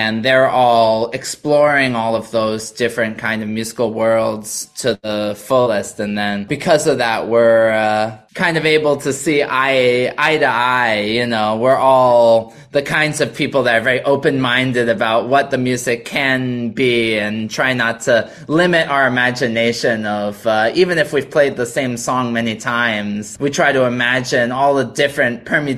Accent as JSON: {"language": "English", "region": "New York", "country": "United States", "tie": "born or raised there", "said": "I'm born and raised in New York."}